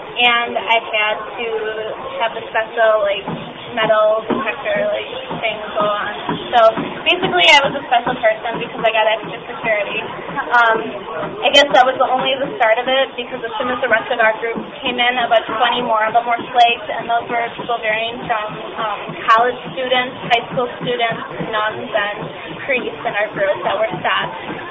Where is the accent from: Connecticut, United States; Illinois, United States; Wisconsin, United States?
Wisconsin, United States; Milwaukee; No, I'm from Milwaukee, Wisconsin.